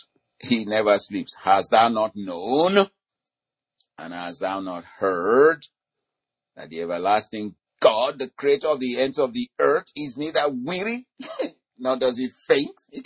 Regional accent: Nigeria; You know, the country where I grew up from in Nigeria, we were a colony of Great Britain for a long time.

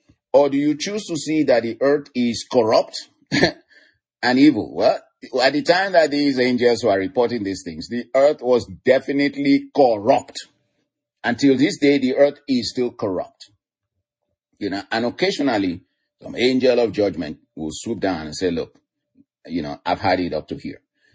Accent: Nigeria; We are from Nigeria.

